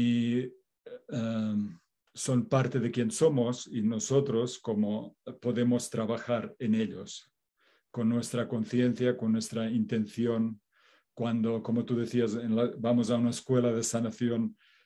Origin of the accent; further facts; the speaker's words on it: Catalonia, Spain; yo soy catalán de España y vine a América y aquí me quedé